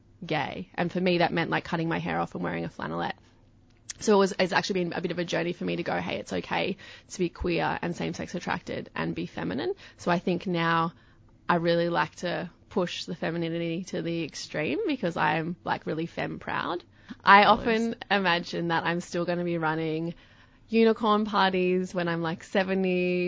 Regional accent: Canberra, Australian Capital Territory, Australia; I know growing up in Canberra, there was no queer group.

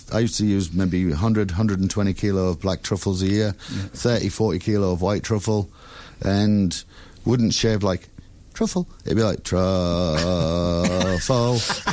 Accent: Yorkshire and the Humber, United Kingdom; Of course, I'm a Yorkshire man.

